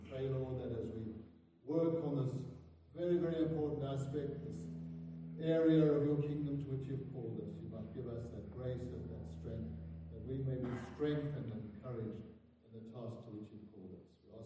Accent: KwaZulu-Natal, South Africa; I am a South African, born and bred in what we now call KwaZulu-Natal. It used to be just called Natal back then.

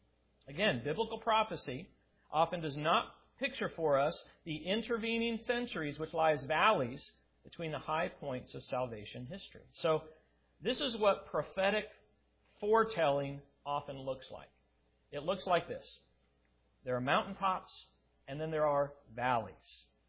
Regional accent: Colorado, United States; born or raised there

